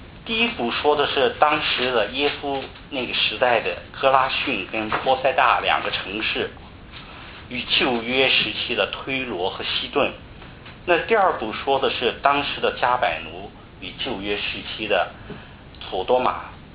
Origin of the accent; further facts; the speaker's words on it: Qingdao, Shandong, China; 大家知道我是从青岛来的，青岛虽然不是一个大的城市，但由于它是沿海城市，所以它是文明的度假圣地。